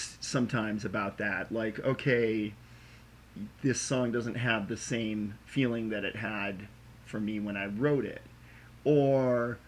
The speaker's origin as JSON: {"language": "English", "region": "North Carolina", "country": "United States", "said": "I'm from North Carolina."}